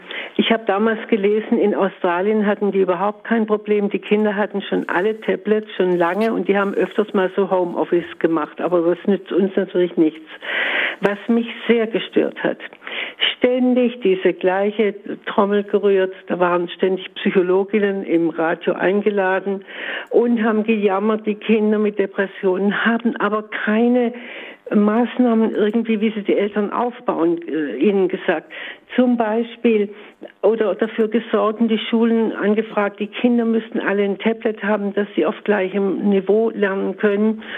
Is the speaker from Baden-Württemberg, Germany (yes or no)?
yes; Stuttgart, Baden-Württemberg, Germany; now in Frankfurt, Germany; ich bin ja schon über 80, noch fit und so weiter. Ich bin Stuttgarterin, bin vor 5 Jahren nach Frankfurt gezogen, 6 Jahre sind schon.